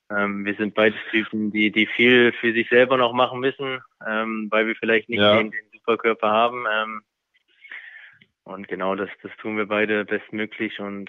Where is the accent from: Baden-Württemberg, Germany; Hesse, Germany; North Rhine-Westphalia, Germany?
Hesse, Germany; Kassel; Als kleines Kind bin ich dann doch öfters mal mit der Familie hochgelaufen. Wie gesagt, ist meine Heimat, eine schöne Stadt Kassel.